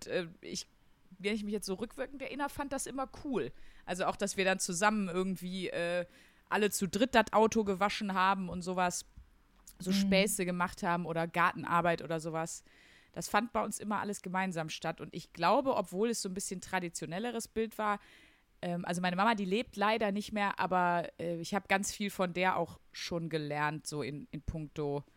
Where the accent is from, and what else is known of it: Wuppertal, North Rhine-Westphalia, Germany; born or raised there; also born or lived in Wesel